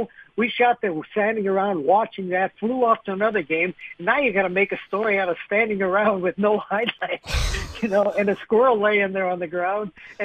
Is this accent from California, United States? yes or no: no; Wisconsin, United States; moved away as an adult; now in Nashville, United States; And I came down here from Wisconsin back in the mid-70s.